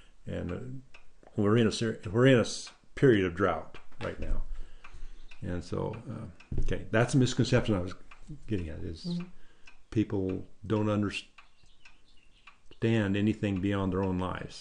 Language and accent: English; Burns, Oregon, United States; I was originally from Burns, but I lived on my granddad's ranch.